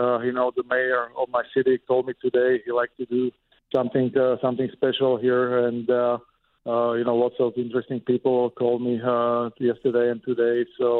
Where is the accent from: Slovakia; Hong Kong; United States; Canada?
Slovakia; I didn't want to go because I am from Slovak Federation.